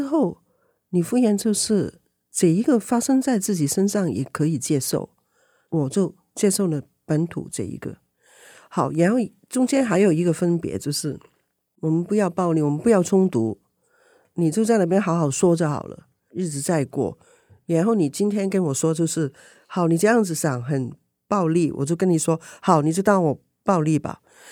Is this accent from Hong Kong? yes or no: yes; Hong Kong; now in Taiwan; 长大的，我长大里面有一些很好很重要的部分是我怎么样都不要把它拿走，无论香港变成怎么样子，我那一部分都是从那边来的。